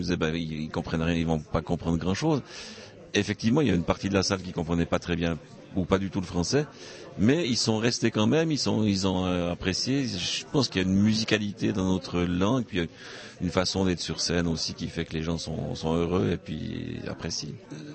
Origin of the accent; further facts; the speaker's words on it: Switzerland; l'habitude quand je voyage et que je dis je suis suisse